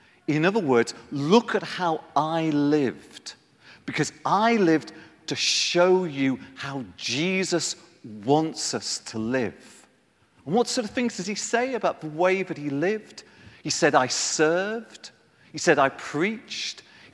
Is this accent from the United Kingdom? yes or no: yes; Liverpool, North West England, United Kingdom; My dad, you wouldn't think it listening to me, but I'm from Liverpool